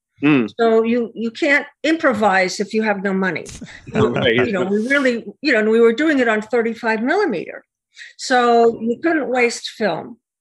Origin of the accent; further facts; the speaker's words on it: Connecticut, United States; I am from Connecticut.